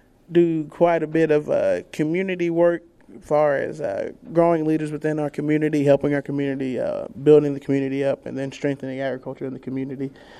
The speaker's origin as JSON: {"language": "English", "region": "Kentucky", "country": "United States", "tie": "born or raised there", "said": "Yeah, I grew up in Trigg County and went through the Trigg County FFA program with Jody P. Poole and Karen Nocox."}